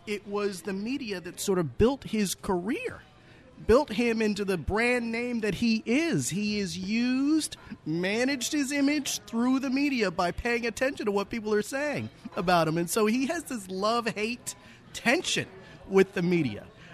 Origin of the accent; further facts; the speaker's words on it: Connecticut, United States; growing up in Connecticut, and I played high school football.